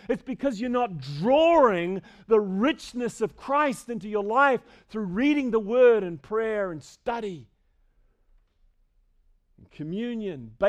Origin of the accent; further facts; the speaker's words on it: New Zealand; as a Kiwi, we don't know how to do that.